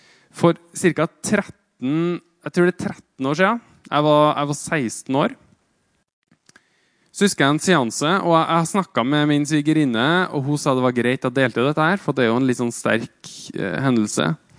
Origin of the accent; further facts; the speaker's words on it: Trøndelag, Norway; den tida fra når jeg bodde hjemme I Trøndelåna hjemme hvor det var så kaldt at det frøys